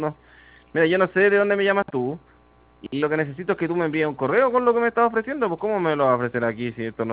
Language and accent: Spanish; Talagante, Santiago Metropolitan Region, Chile; Yo soy de Talagante.